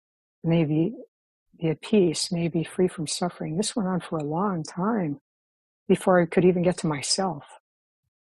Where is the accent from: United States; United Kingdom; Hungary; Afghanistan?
United States; Cleveland, Ohio; experienced heavy duty racism and major violence and demonstrations back when I was 16 years old growing up in Cleveland, Ohio.